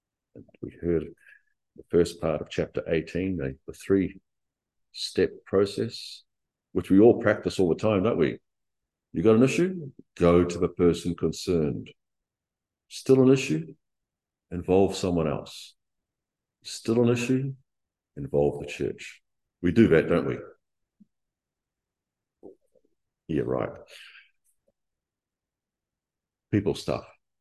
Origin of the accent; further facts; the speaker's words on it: Christchurch, Canterbury, New Zealand; And I grew up in Christchurch where it was normal to have a 6-foot paling fence around every property.